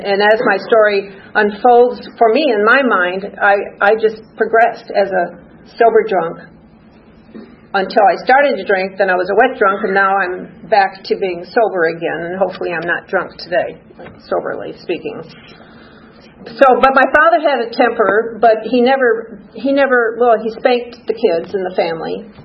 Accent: Chicago, Illinois, United States; I was raised in Chicago in a very religious Polish Catholic community, church, school, and family, an extended family.

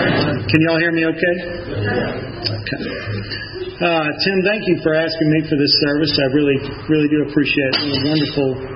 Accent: Decatur, Georgia, United States; we're from a Catholic family. So I was raised right here in Decatur. And went to Briarcliff High School, graduated from the class of 85

